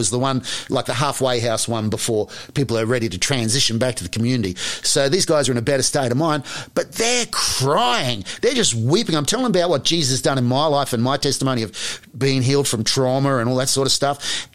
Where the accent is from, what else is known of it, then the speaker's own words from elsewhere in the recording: Australia; Well, you know, I'm an Aussie, so I'm going to latch onto that.